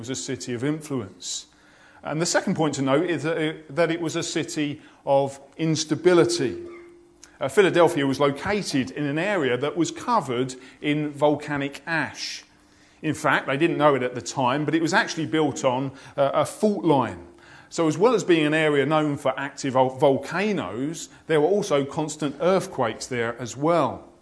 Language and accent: English; United Kingdom; And being British ourselves, we love a good underdog story, don't we?